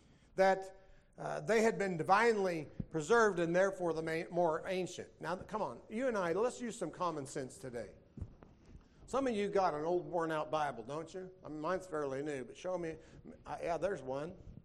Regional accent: United States; But I have a problem with that because I'm an American.

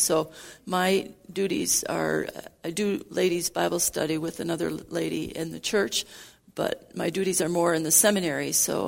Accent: Grand Rapids, Michigan, United States; Okay, I'm from Grand Rapids, Michigan now, and that's where I grew up too. So I have the unusual privilege of being a pastor's wife who lives in my hometown, and my parents live just a few miles away.

